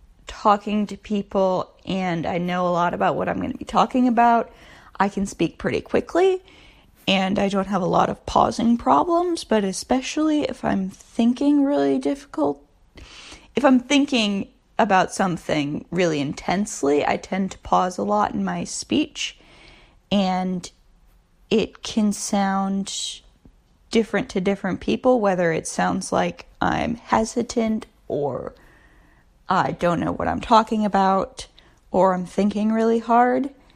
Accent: Redmond, Washington, United States; born there; So I was born in Redmond, Washington, which is close to Seattle, and the biggest major city is Bellevue, which is out on the east side of Seattle.

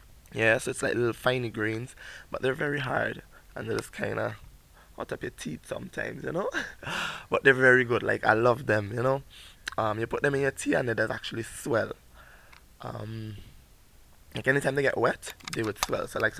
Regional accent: St. Vincent & Grenadines; Alright, so I'm from St. Vincent and the Grenadines. I am 26 years old.

